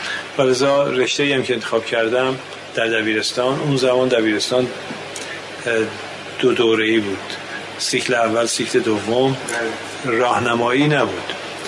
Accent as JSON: {"language": "Persian", "town": "Shemiran", "region": "Tehran Province", "country": "Iran", "tie": "born there"}